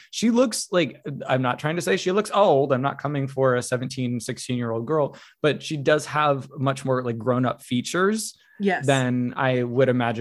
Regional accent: Midwest, United States; And I'm a Midwesterner.

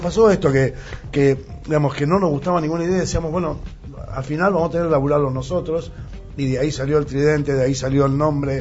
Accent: Mar del Plata, Buenos Aires Province, Argentina; queríamos decir somos de Mar del Plata, lo queríamos decir con orgullo

